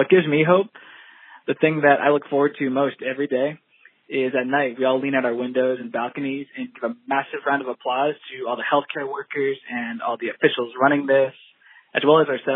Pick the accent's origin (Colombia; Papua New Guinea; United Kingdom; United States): United States; now in Valencia, Spain; I'm an American living in Valencia, Spain. I came here for graduate studies